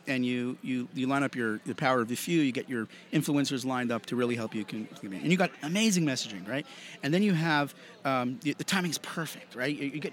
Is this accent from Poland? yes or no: no; New York, United States; I'm from New York.